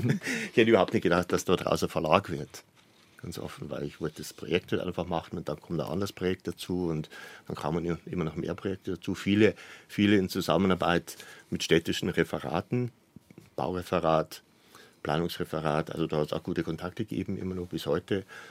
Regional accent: Arnsdorf, Bavaria, Germany; now in Munich, Germany; Genau, Arnsdorf, Niederbayern. Ja, ich bin halt über Studium dann nach München gekommen.

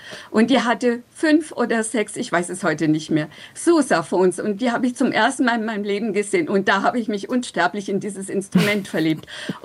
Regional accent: Bavaria, Germany; Nachdem es mir als Fränkin ja immer sehr schwer fehlt, mich oberbayerisch zu verabschieden von dir

